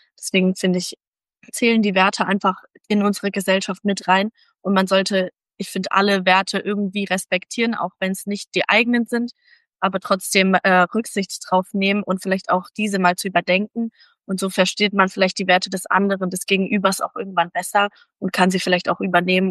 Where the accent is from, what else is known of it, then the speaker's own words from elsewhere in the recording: Germany; Ich bin in Deutschland groß geworden und jetzt war ich ja genau in Peru 6 Monate